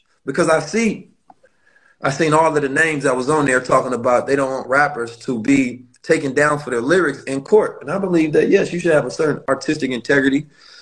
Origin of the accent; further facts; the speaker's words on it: St. Louis, Missouri, United States; also born or lived in Oakland, California; I'm from Oakland, and I grew up in St. Louis, so I know the streets very well.